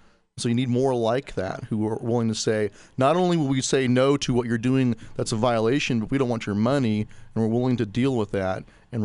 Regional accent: Montana, United States; I'm from Montana, so So I can talk about Montana.

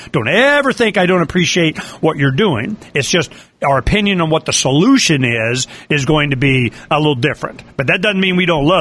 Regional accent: United States; born there; I was born in America.

